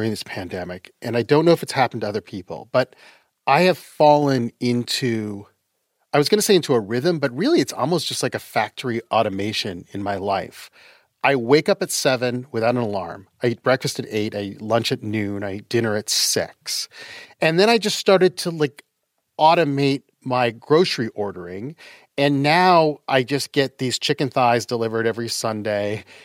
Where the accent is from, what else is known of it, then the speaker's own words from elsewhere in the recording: Utah, United States; also born or lived in Canada; I was born in Canada. And I was raised in Utah.